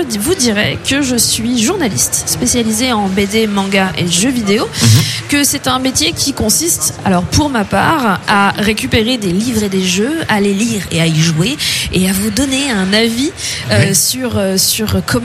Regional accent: Paris, Île-de-France, France; also born or lived in Bordeaux; Je viens de Paris, enfin de région parisienne à l'origine. J'ai vécu plusieurs années, enfin une quinzaine d'années à Bordeaux, et actuellement je suis en Bretagne et en pays de la Loire

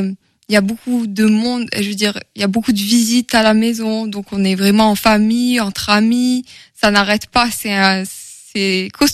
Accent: Oran, Oran Province, Algeria; born there; Alors, je suis née en Algérie, à Oran.

